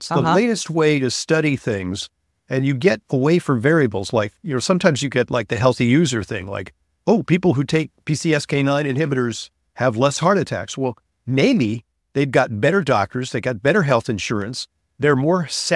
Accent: Missouri, United States; I'm from Missouri

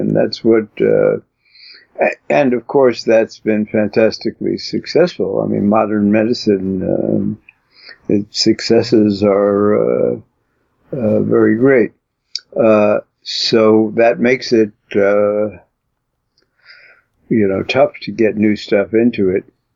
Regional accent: Brooklyn, New York, United States; You know, I come from Brooklyn, so.

